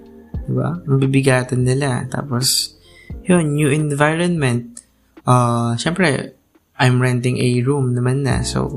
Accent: Central Luzon, Philippines; Pero I grew up in a mainit na lugar. I'm from Nueva Ecija, and we all know na napakainit sa lugar na to.

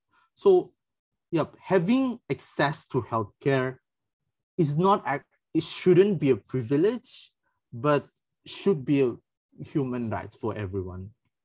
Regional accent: Malaysia; which we all basically take for granted as Malaysian

